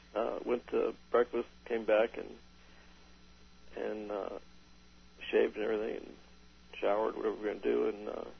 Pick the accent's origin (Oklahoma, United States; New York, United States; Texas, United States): Texas, United States; San Antonio; I went basic training at Lackland Air Force Base in San Antonio, my hometown.